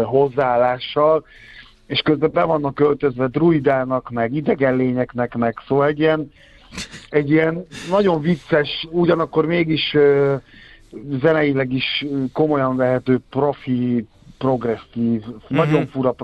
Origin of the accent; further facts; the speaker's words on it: Miskolc, Borsod-Abaúj-Zemplén, Hungary; born there; én miskolci születésű vagyok